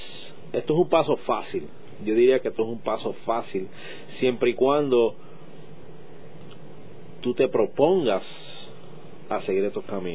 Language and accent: Spanish; Puerto Rico; now in Orlando, United States; yo llegué de Puerto Rico un martes